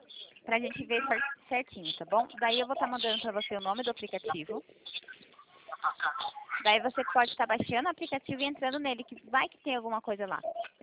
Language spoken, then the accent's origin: Portuguese; São Paulo, Brazil; Eu sou de São Paulo.